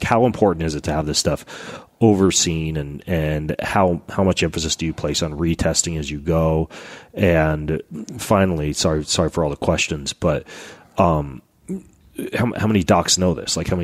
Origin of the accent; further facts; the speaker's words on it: United States; accent: Rocky Mountain; Well, I've progressed from my Rocky Mountain accent to more of a French flair